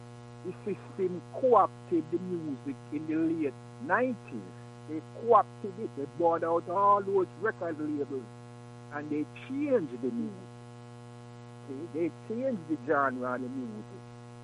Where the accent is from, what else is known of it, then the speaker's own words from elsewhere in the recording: Jamaica; Because I was born in Jamaica. And we grew up with the same culture, music and Saturday morning, cleaning up.